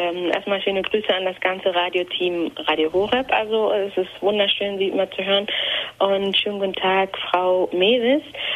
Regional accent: Eritrea; Also ich komme ursprünglich aus Eritrea, also Nachbarland Äthiopien.

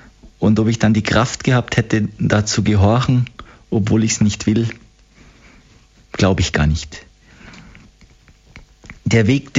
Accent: Olching, Bavaria, Germany; in einer Gebetsgruppe, die in Olching war, in meinem Heimatort

